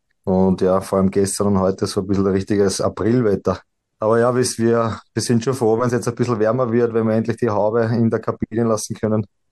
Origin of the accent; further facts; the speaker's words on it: Vienna, Austria; Ich bin aufgewachsen in Simmering, war ein schönes Pflaster, muss ich sagen.